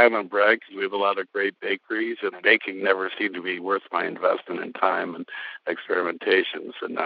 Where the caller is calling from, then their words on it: Madison, Wisconsin, United States; I'm calling from Madison, Wisconsin.